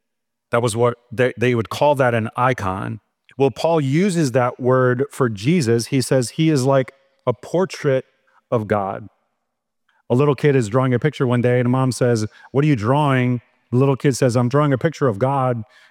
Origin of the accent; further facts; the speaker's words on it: Midwest, United States; Where I grew up in the Midwest, school lunch in my grade school was kind of like this.